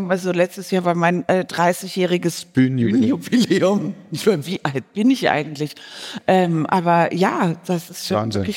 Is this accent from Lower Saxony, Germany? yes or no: no; Mainz, Rhineland-Palatinate, Germany; born there; weil ich bin in Mainz geboren am 7. September